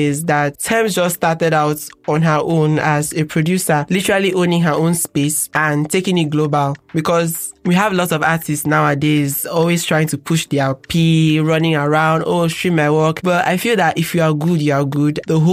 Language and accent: English; Nigeria; all my experiences as a Nigerian, a young Gen Z Nigerian